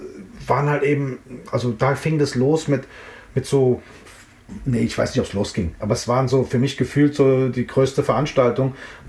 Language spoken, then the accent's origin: German; Frankfurt, Hesse, Germany; also born or lived in Offenbach; ich bin in Offenbach geboren und 10 Minuten später bin ich in Frankfurt gewesen. Meine Mutter hat es leider nicht mehr ins Frankfurter Krankenhaus geschafft, so, sondern ich war dann auf einmal da und ich wurde dann in Offenbach geboren.